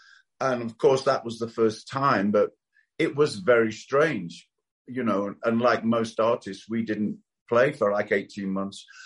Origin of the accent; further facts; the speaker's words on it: Australia; we're an Australian band and we're very proud to be from Australia.